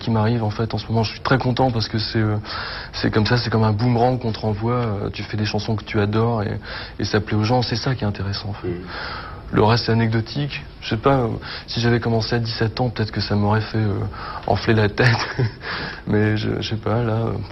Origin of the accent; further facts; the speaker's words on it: Oran, Oran Province, Algeria; born there; Moi, je suis né à Oran.